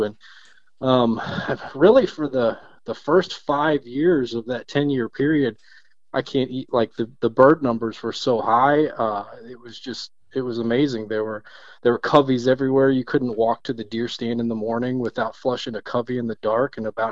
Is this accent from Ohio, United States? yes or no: yes; Cleveland, Ohio, United States; also born or lived in Lyonsville, Pennsylvania; I grew up in Cleveland, Ohio, and working on a dairy farm in Lyonsville, Pennsylvania, of some cousins of mine.